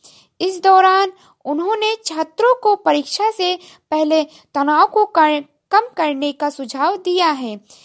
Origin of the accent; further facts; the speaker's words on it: Uttar Pradesh, India; और मैं गोंडा जिले से हूँ।